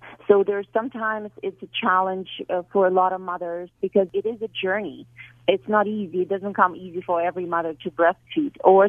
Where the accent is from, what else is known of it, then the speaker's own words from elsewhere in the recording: Ukraine; now in Canada; and then I'm actually from Ukraine